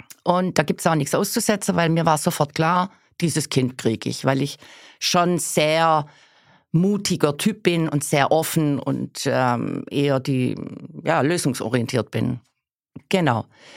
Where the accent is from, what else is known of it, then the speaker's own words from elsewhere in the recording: Italy; Ja, wir sind beide Italiener.